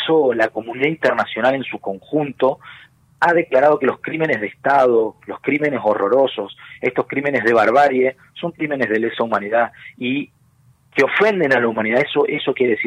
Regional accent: Argentina; si hay algo que nosotros reivindicamos y debemos sentirnos orgullosos como argentinos y argentinas

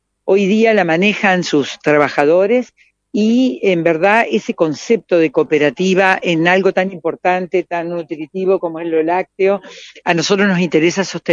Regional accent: Paraná, Entre Ríos, Argentina; Quienes somos de Paraná desde hace muchos años

